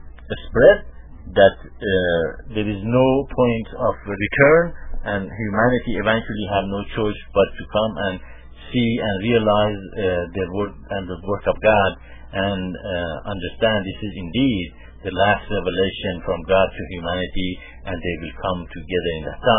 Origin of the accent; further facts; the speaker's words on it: Tehran, Tehran Province, Iran; now in United States; Yes, I am from Iran, and I was born in Tehran. And when I came to the United States